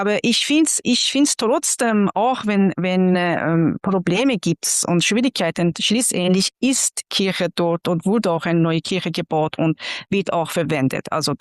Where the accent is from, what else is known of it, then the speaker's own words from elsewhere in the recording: Isfahan, Iran; German is a second language; now in Germany; ich komme aus Isfahan